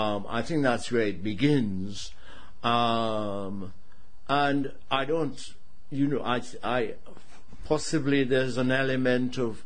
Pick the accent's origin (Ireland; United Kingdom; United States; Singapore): Ireland; being Irish and not English, I think there was an element of shared history